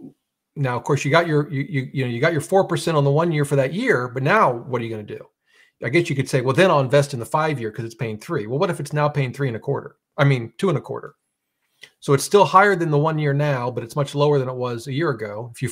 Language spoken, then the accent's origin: English; Ohio, United States; even though I grew up in Ohio.